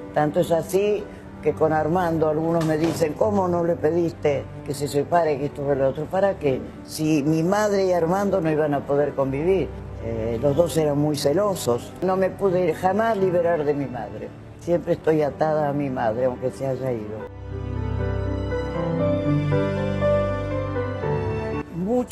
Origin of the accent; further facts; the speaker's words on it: Argentina; nuestra Argentina es grandiosa. Me quedé por mi tierra